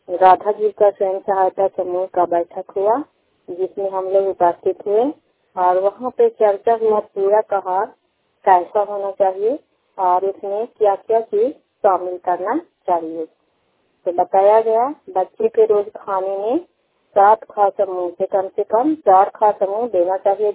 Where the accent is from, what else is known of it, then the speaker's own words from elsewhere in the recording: Nischalganj, Bihar, India; और मैं कंगासर प्रखंड के निश्चलगंज गांव की निवासी हूँ, नालंदा जिला, और सीएनआरपी के पद पर कार्य करती हूँ।